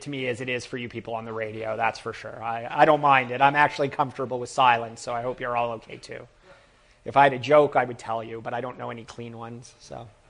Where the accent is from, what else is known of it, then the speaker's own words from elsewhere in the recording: Toronto, Ontario, Canada; as I was very politely introduced. I'm from Toronto, Canada.